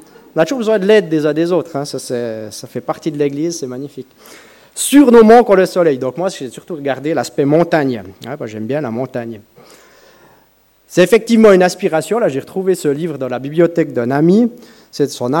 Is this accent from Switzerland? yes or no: yes; Switzerland; ça nous parle particulièrement en tant que Suisse